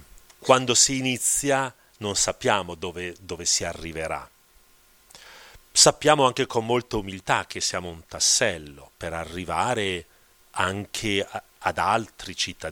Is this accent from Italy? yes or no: yes; Cremona, Lombardy, Italy; Perché io vengo da Cremona, per cui quell'aratro per me invece era il paesaggio normale. Io ho abitato fino a quando prima di entrare in seminario, 19 anni, in Cascina, e andavo a lavorare nei campi